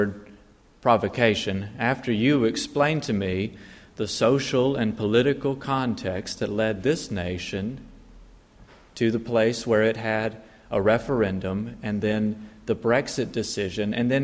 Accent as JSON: {"language": "English", "country": "United States", "said": "it became apparent that I was an American because of my accent, I guess."}